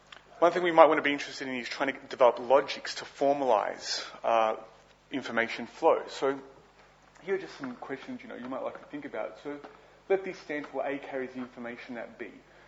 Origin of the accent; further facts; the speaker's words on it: Melbourne, Victoria, Australia; So me being from Melbourne carries the information that I'm from Australia.